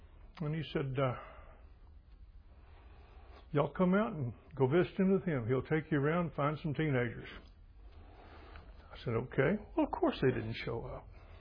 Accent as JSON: {"language": "English", "town": "Arlington", "region": "Texas", "country": "United States", "tie": "born or raised there", "said": "I grew up in Arlington, Texas."}